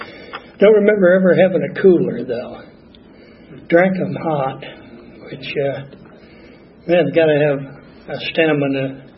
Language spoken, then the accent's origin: English; Bozeman, Montana, United States; born there; also born or lived in Iowa; I was born in Bozeman, Montana, at my grandmother's house, because my father was in the hospital there recovering from tuberculosis.